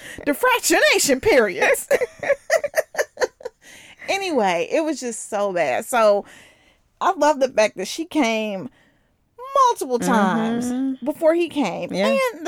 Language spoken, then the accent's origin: English; Midwest, United States; I am from the Midwest.